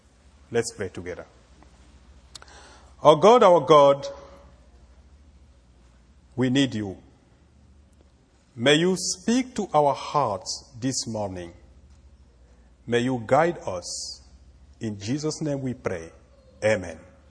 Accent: Cameroon; now in United States; All our life, as you can feel it through my accent, we were born and raised in Africa.

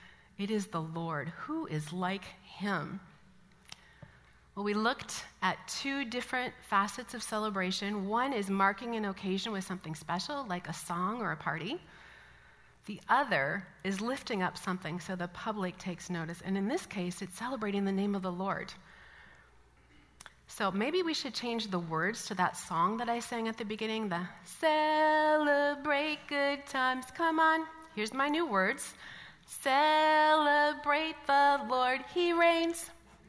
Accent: Midwest, United States; I'm from a conservative Christian background and I'm from the Midwest

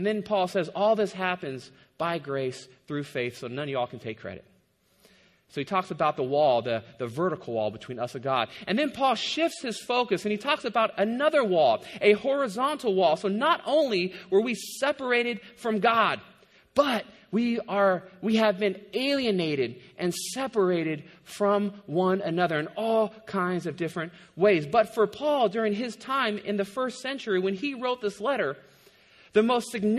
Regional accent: Hayward, California, United States; as a young kid, I grew up in Hayward, and I was the minority, right? And I felt this almost every day. I was this lanky white kid growing up in a predominantly Hispanic and African American neighborhood.

